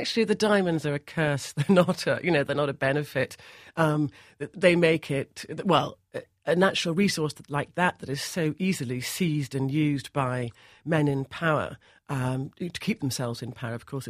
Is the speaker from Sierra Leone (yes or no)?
yes; Sierra Leone; the extraordinary courage that I see in these places and in my home country of Sierra Leone is this courage to keep on going.